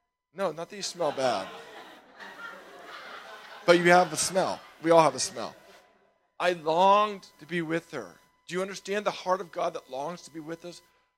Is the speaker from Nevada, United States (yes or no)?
yes; Nevada, United States; Sean was from San Rafael, I was from Nevada, we were all from Marin.